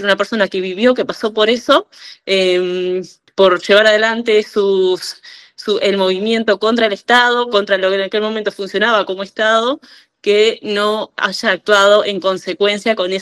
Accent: Tacuarembó, Uruguay; yo soy de Tacuarembó, una ciudad a 500, 400 kilómetros al norte del país.

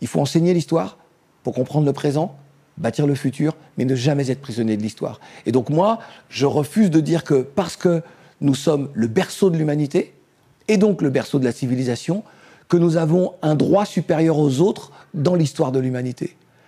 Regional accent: France; moi, je suis français, c'est ma nationalité, j'ai pas choisi, tout comme j'ai pas choisi d'être noir, j'ai pas choisi d'être un descendant d'esclaves

